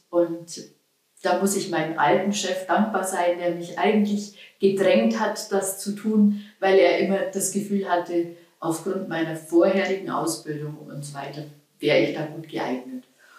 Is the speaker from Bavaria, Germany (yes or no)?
yes; Bavaria, Germany; Ursprünglich komme ich aus der Oberpfalz und habe dann hier in Ulm studiert.